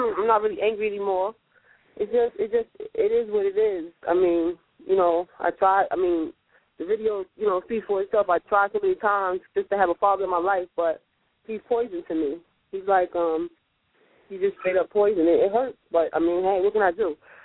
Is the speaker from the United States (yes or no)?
yes; Mount Vernon, New York, United States; I'm from Mount Vernon.